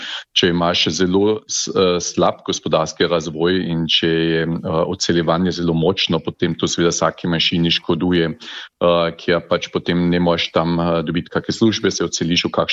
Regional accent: Carinthia, Austria; Mi smo koroški Slovenci, živimo na avstrijskem Koroškem, to se pravi, to je naš življenjski prostor.

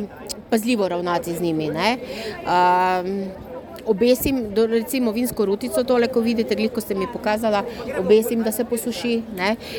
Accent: Brežice, Lower Sava, Slovenia; Jaz sem iz Brežic.

